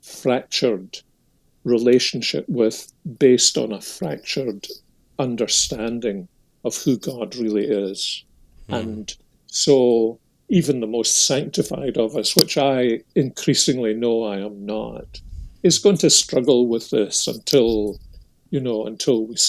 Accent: Scotland, United Kingdom; when I was a youngster growing up in Protestant Scotland

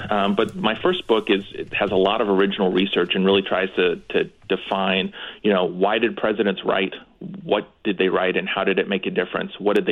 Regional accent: Dillsboro, Indiana, United States; now in Bloomington, United States; I am from a small town called Dillsboro, Indiana, in the southern part of Indiana.

